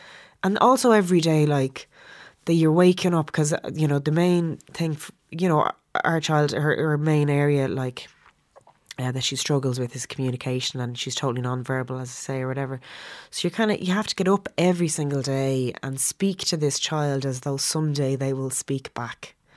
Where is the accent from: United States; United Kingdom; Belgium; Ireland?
Ireland; Dublin, Leinster; But we're both from Dublin. Like, our daughter has cousins on both sides and, you know, aunties and uncles and grandparents.